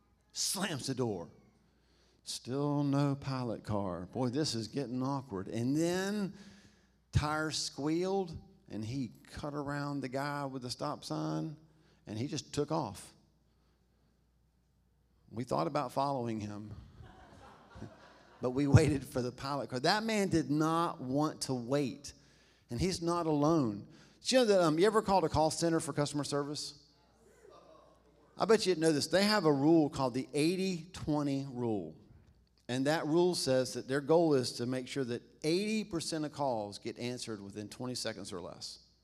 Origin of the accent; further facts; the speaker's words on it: the South, United States; Y'all, we're from the South.